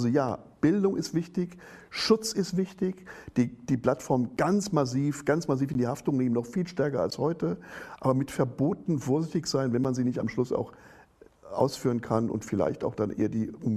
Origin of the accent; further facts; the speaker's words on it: Thuringia, Germany; ich komme jetzt aus Thüringen, da ist gerade 500 Jahre Bauernkrieg